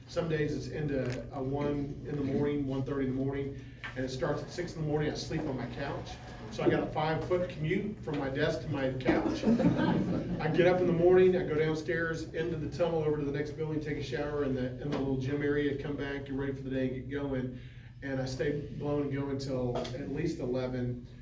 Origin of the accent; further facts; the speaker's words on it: White House, Texas, United States; I'm an East Texan at heart. I grew up in East Texas. I grew up in a little bitty mobile home till the age of 10, and then moved into the large city of White House, Texas.